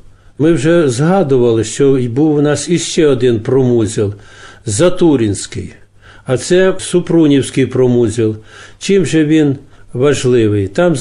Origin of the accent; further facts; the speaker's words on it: Poltava, Poltava Oblast, Ukraine; Котовські знали, що я з Полтави